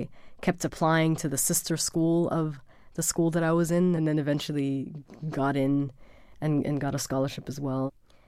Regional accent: Germany; Growing up in Germany in the late 1980s, early 90s

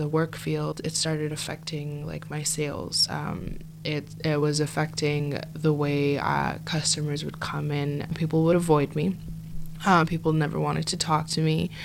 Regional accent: United States; I grew up mostly in America. I was born and raised here, and we grew up in a very, very conservative town, in a conservative city.

